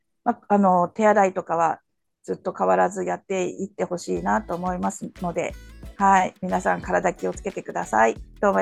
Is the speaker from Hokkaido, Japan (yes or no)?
yes; Hokkaido, Japan; 実は私も北海道出身なんで、